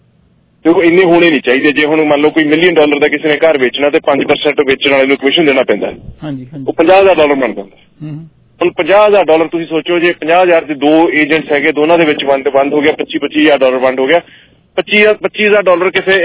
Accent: Chandigarh, India; now in Canada; ਇੱਥੇ ਮੈਂ ਚੰਡੀਗੜ੍ਹ ਤੋਂ ਮੈਂ ਪਿੱਛੋਂ born and brought up Chandigarh ਤੋਂ ਉਸ ਤੋਂ ਬਾਅਦ ਇੱਥੇ ਆਇਆ ਇੱਥੇ ਮੈਨੂੰ 20 ਸਾਲ ਹੋ ਗਏ ਇੱਥੇ ਕੈਨੇਡਾ ਦੇ ਵਿੱਚ

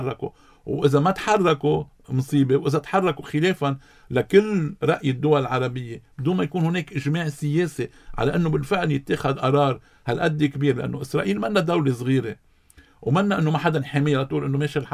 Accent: Lebanon; عودونا كلبنانيين

